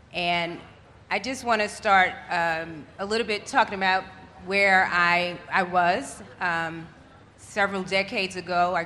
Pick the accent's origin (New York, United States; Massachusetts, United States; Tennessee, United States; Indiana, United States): New York, United States; Brooklyn; So I grew up in Brooklyn, and for about, I would say, a good 7.5 or 8 years of my life, I lived what I felt was a very normal life